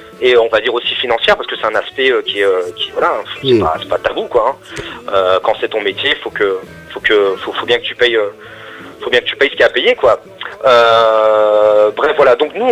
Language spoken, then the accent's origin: French; France; peut-être qu'il n'est pas, assez connu, reconnu par chez nous en France